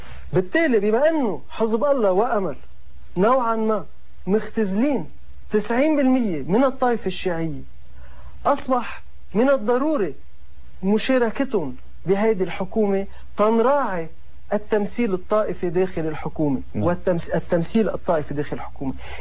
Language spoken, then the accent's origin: Arabic; Lebanon; نحن كلبنانيين لازم يكون طموحنا أنه ما يعود عنا ولا مشكلة مع جيراننا